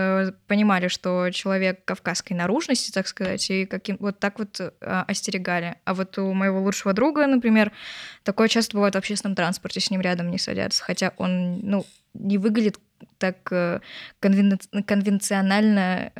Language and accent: Russian; Mozdok, North Ossetia–Alania, Russia; Я родом из Северной Осетии, из города Моздок.